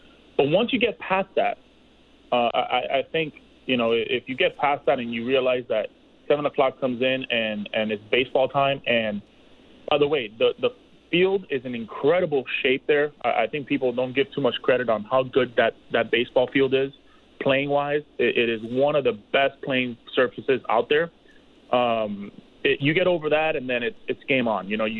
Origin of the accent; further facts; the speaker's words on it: Miami, Florida, United States; See, for me, I'm a guy from Miami. I grew up going to the Orange Bowl.